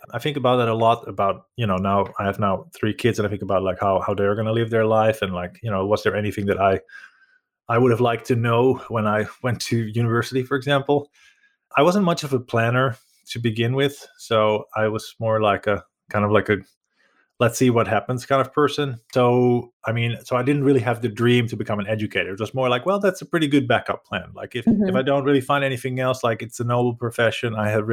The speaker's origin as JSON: {"language": "English", "country": "Netherlands", "second_language": "English", "moved": "as an adult", "lives_now": "Finland", "said": "So originally, I'm actually from the Netherlands, originally trained as an English teacher and cultural analyst, so like a liberal arts major. But I moved to Finland"}